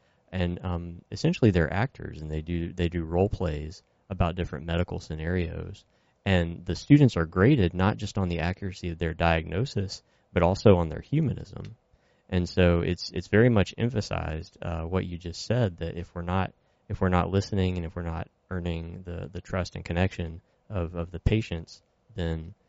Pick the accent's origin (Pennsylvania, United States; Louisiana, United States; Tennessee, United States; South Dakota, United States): Louisiana, United States; Monroe; I'm from Louisiana. I'm from Monroe.